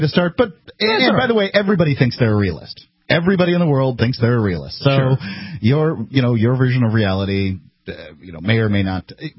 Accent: Connecticut, United States; moved away; I'm from New England, Connecticut, moved to Florida.

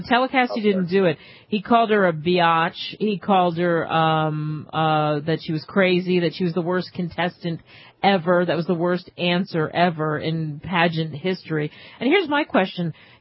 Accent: Philadelphia, Pennsylvania, United States; I'm from Philly.

